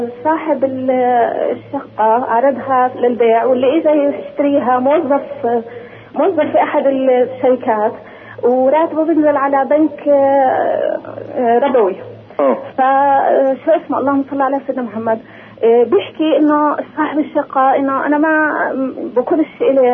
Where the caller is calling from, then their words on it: Nablus, West Bank, Palestine; من نابلس أنا